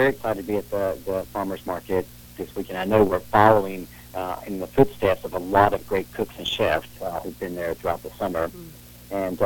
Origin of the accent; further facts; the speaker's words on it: North Carolina, United States; We both grew up in very rural areas. Josh grew up in Wisconsin, and I grew up in North Carolina.